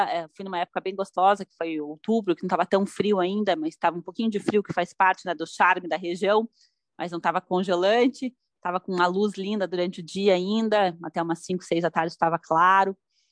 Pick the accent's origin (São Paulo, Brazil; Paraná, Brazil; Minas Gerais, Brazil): Paraná, Brazil; Curitiba; Eu sou de Curitiba, né? Eu não comentei isso no começo.